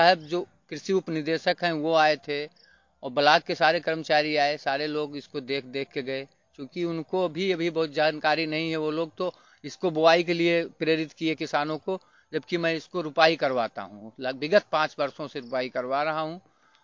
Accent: Baharpur, Uttar Pradesh, India; मैं ग्राम सभा बाहरपुर अयोध्या का निवासी हूँ।

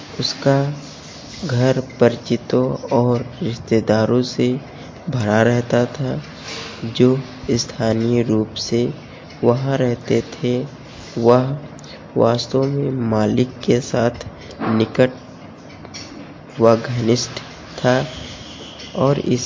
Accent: Barabanki, Uttar Pradesh, India; मैं बाराबंकी से हूँ।

